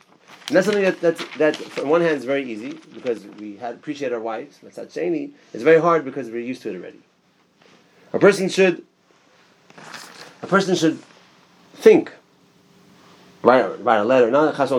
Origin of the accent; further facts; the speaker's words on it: Florida, United States; She's from Lakewood, I'm from Florida.